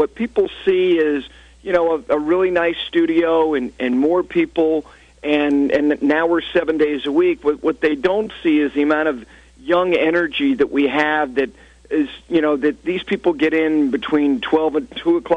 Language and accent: English; Ridgewood, New Jersey, United States; I'm blessed to have really good friends that I've had my whole life growing up in Ridgewood, New Jersey